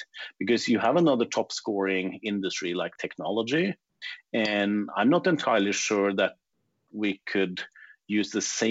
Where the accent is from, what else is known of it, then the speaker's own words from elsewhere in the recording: Norway; English is a second language; I am not American. I am a Norwegian. And over here in Norway, we have a different way of thinking